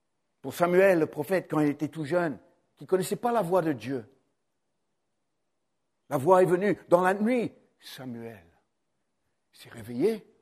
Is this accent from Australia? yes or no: yes; Australia; je viens d'Australie